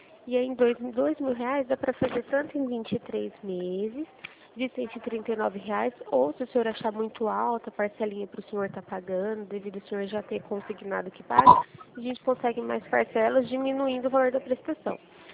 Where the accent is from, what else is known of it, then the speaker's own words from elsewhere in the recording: Presidente Prudente, São Paulo, Brazil; Eu sou de Presidente Prudente